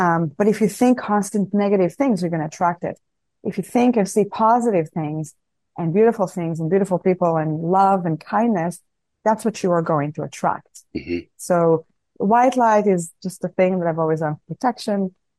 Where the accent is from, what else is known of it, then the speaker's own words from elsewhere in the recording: Israel; English is a second language; I'm always very vigilant because I'm from Israel, so I've learned to be very vigilant of my surroundings.